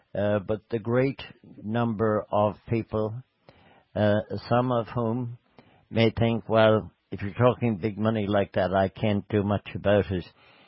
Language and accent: English; Ballinasloe, Connacht, Ireland; I know. My hometown.